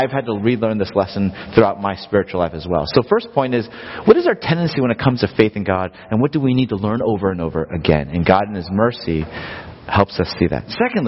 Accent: Los Angeles, California, United States; when my wife and I moved here, we grew up in Los Angeles

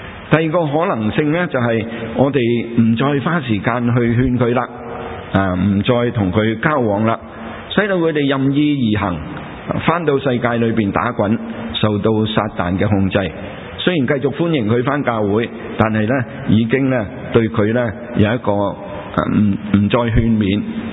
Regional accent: China; 好像我们中国人写了一个横额这样

